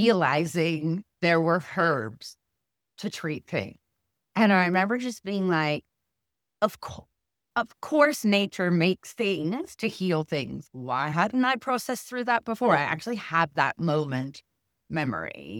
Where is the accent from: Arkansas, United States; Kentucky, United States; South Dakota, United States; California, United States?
California, United States; I'm born and raised in California in the 70s. I grew up with scientific parents, but a lot of hippies around San Francisco in the 70s.